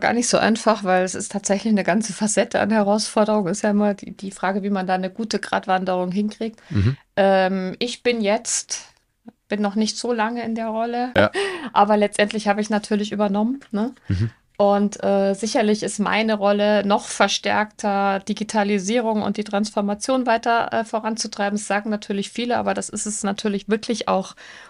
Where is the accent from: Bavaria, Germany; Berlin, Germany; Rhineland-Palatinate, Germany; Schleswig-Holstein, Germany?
Bavaria, Germany; Munich; Ich bin aufgewachsen in München und habe dann da auch studiert. Ich komme aus einer naturwissenschaftlichen Familie durch und durch